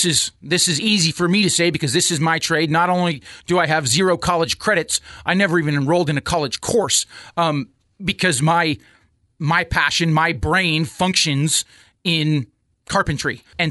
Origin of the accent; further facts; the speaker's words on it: Las Vegas, Nevada, United States; now in Florence, United States; And so that part of living in a small town, I grew up in Las Vegas.